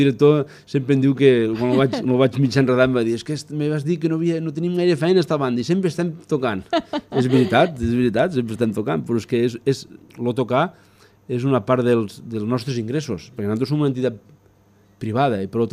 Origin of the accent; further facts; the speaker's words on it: Ginestar, Catalonia, Spain; Jo que sóc molt de Ginestar i molt bandero